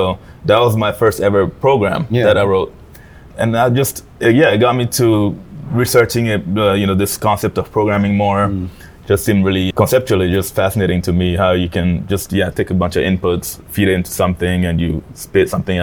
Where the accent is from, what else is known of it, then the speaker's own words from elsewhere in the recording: Togo; So I was born and raised in Togo, which is a tiny little country in West Africa.